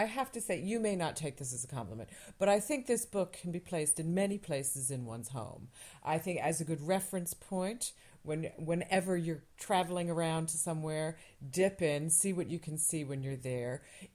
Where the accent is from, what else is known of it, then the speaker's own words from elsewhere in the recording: United States; now in London, United Kingdom; as an American, a historyless American, an unencumbered by history American, I am amazed just living in London